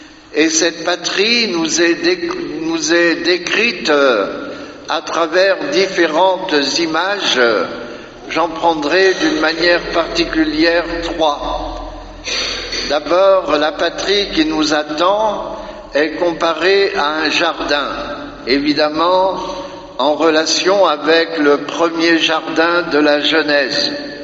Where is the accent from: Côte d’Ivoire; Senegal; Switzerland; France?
France; Pays de la Loire; dans mon pays natal, en Loire-Atlantique